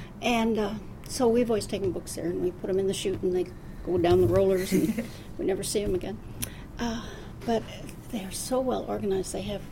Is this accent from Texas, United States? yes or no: no; Des Moines, Iowa, United States; I was born and raised in Des Moines and attended public schools here and then attended Drake University while I was still living at home.